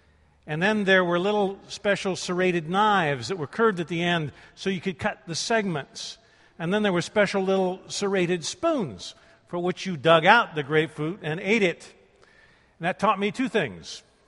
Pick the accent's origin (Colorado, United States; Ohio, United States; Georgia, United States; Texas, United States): Ohio, United States; Columbus; And so as a boy growing up in Columbus, Ohio, I early on began to think of California as Shangri-La.